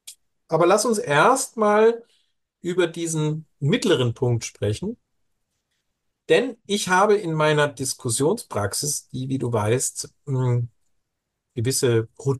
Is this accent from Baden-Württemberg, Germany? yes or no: no; Bavaria, Germany; als Bayer bekommt man den Zug antrainiert.